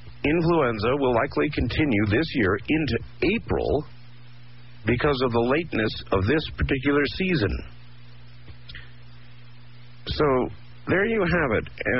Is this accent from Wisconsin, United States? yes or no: no; Iowa, United States; born there; I was born in Iowa and have always longed to move to California.